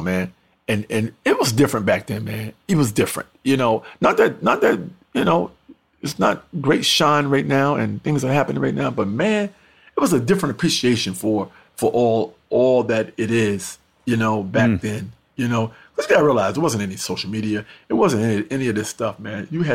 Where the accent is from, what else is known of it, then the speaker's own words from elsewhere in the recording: New York, United States; I'm a New Yorker.